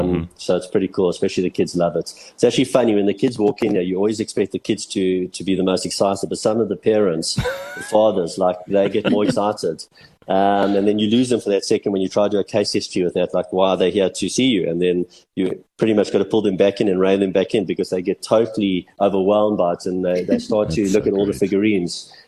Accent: South Africa; That's, I would say, my national side, even though I'm South African.

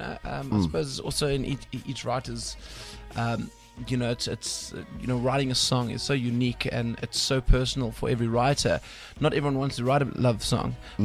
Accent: East London, Eastern Cape, South Africa; Me, originally from East London.

